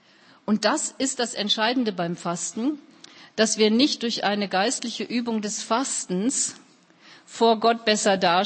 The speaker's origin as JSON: {"language": "German", "town": "Duisburg", "region": "North Rhine-Westphalia", "country": "Germany", "said": "Jetzt komme ich aus Duisburg, aus dem Ruhrpott"}